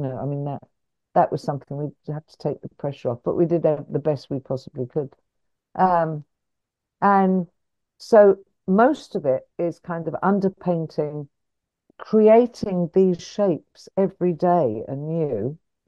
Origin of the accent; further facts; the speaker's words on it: England, United Kingdom; the fact that I'm English